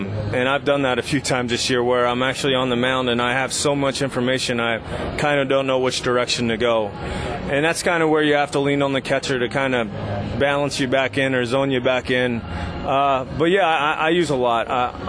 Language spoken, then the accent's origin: English; Coatesville, Pennsylvania, United States; so the house that I grew up in Coatesville is actually closer to Lancaster than where I went to college. So the house I grew up in is about 20 minutes from Lancaster